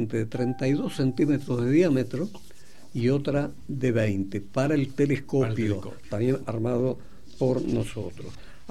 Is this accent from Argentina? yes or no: yes; Argentina; no se preocupe, somos argentinos, aún jóvenes